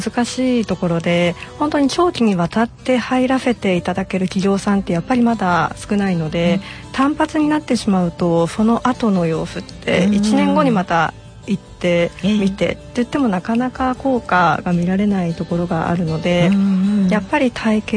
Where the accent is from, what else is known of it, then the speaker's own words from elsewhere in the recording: Okazaki, Aichi, Japan; は愛知県の岡崎市です。